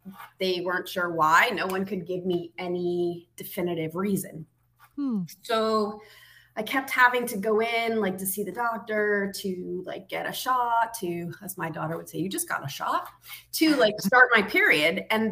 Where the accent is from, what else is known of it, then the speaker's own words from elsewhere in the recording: Connecticut, United States; now in Florida, United States; I live here in Florida. Born and raised in Connecticut, where I'm also a licensed therapist as a second career.